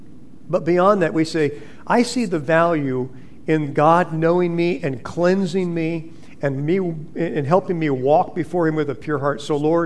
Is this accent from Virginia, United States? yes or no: no; California, United States; Growing up in California, most of my relatives were in Indiana, Illinois.